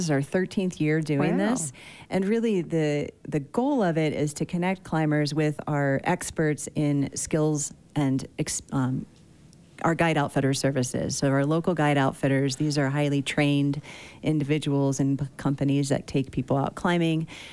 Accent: Utah, United States; because I'm from the Wasatch back as well.

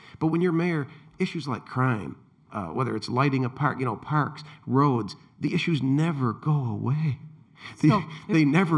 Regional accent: Pontiac, Michigan, United States; But my hometown of Pontiac.

